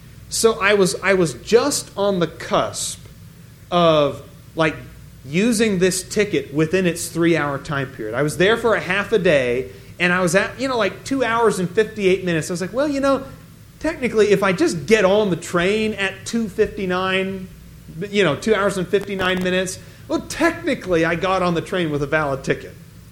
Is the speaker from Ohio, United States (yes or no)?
no; Portland, Oregon, United States; If you never realized I'm from Portland, I am from Portland. And Portland has this great light rail system.